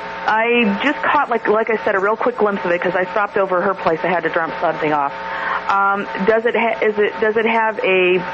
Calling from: Columbus, Ohio, United States; Hi, Kevin. … from Columbus.

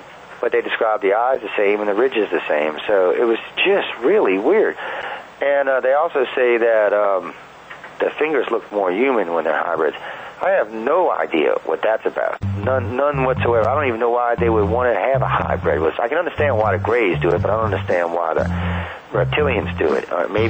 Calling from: Quebec, Canada; from Quebec.

